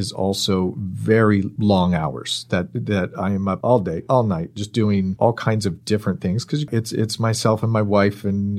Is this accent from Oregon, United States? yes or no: no; California, United States; Yes. Well, I grew up in the Bay Area, up in Marin and Sonoma County.